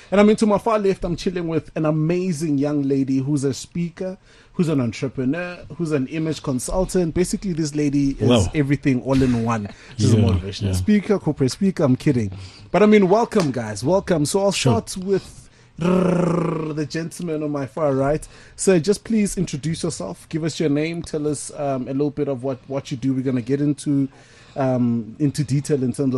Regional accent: Tembisa, Gauteng, South Africa; I'm also from Tembisa.

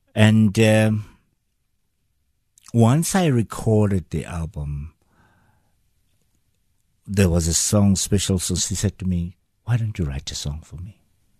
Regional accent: Soweto, Gauteng, South Africa; And here I was, I come from Soweto, and she asks me to write a song for her.

